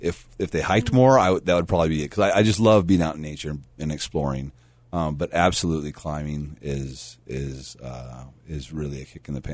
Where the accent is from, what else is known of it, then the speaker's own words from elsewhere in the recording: Seattle, Washington, United States; moved away; I missed home a lot because that's, you know, I'm from Seattle. I was born and raised there. I got out and I started exploring Colorado.